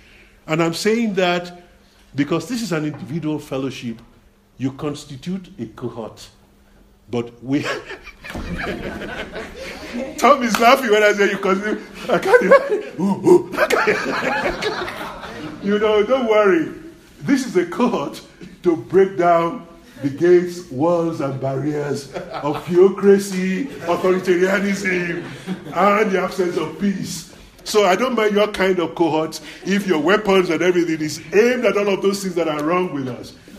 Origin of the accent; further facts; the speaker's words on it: Nigeria; South Africa, we contribute, at least as a Nigerian, I was taxed during the apartheid struggles.